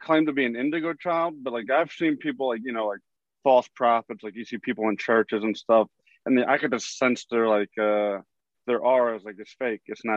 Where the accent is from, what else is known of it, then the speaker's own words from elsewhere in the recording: Philadelphia, Pennsylvania, United States; I'm originally from Philadelphia. But Philadelphia and South Jersey is like a hop and a skip.